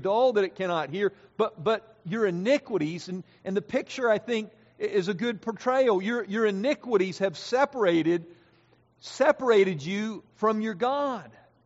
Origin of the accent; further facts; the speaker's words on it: Pennsylvania, United States; Some of you may know that I grew up in Pennsylvania.